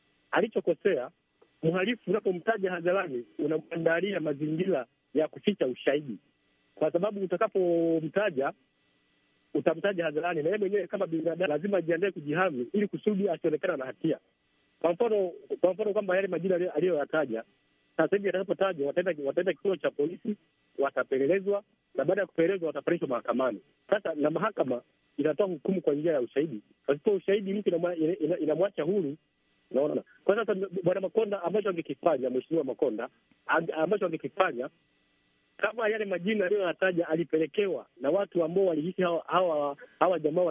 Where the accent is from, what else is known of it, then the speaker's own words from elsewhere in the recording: Geita, Tanzania; natoka Geita, Tanzania.